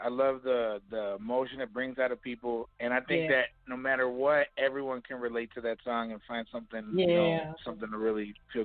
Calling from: Chicago, Illinois, United States; So I'm calling from Chicago, Illinois.

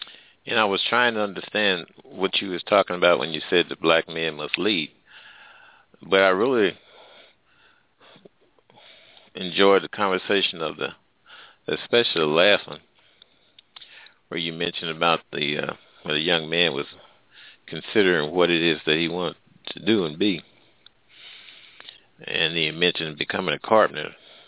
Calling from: Missouri, United States; Hello, Mr. Host. How are you tonight? I was listening to your conversation. I'm calling from the Midwest.

